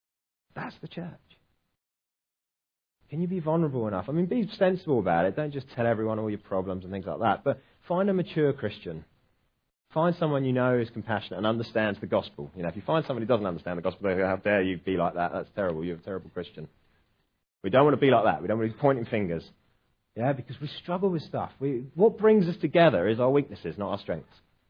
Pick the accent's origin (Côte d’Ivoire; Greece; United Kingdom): United Kingdom; But we're British, so we go, oh, no, I couldn't put him out.